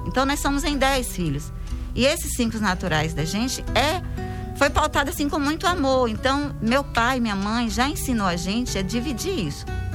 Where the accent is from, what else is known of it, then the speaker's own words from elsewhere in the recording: Guanambi, Bahia, Brazil; sou natural de Guanambi, bacana. Aqui, meus pais aqui, toda a minha família é daqui.